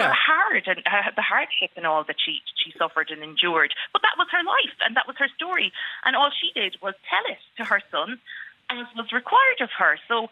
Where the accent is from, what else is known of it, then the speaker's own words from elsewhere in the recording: County Kerry, Ireland; I'm from West Kerry. I'm from a place called Balneonic, which isn't far at all from Dunqueen, where Peg grew up. It's not far at all from the Blasket Islands.